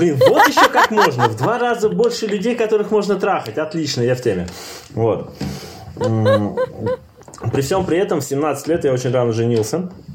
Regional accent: Siberia, Russia; Я сам из Сибири, соответственно, мое воспитание было такое очень патриархально-классическое.

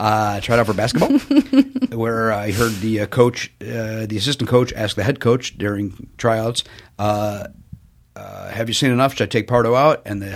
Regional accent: Chicago, Illinois, United States; I grew up in the South Side of Chicago. It's sports. Everybody does sports.

